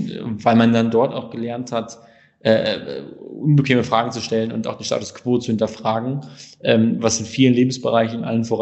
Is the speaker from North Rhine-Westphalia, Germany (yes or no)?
yes; North Rhine-Westphalia, Germany; Ich komme aus Ruhrpott.